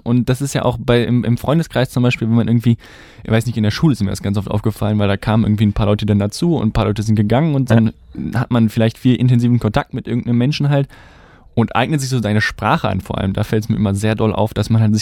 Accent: Leverkusen, North Rhine-Westphalia, Germany; now in Dortmund, Germany; Ja, ich komme ja aus Leverkusen und Woll ist ja für mich gar kein Wort, was überhaupt in den Wortschatz in meinem Wortschatz drin war, bis ich halt nach Dortmund gezogen bin.

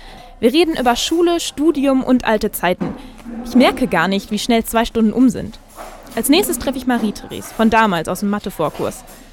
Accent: Geseke, North Rhine-Westphalia, Germany; Und wir treffen uns in der Eisdiele am Markt in meiner Heimatstadt Geseke. Fast an der Grenze zum Sauerland.

